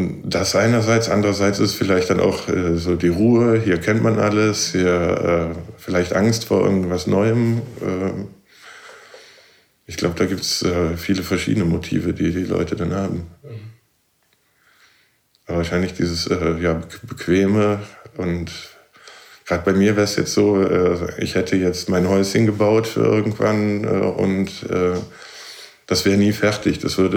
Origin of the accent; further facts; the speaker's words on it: Cologne, North Rhine-Westphalia, Germany; Als Kölner konnte ich Düsseldorf natürlich gar nicht annehmen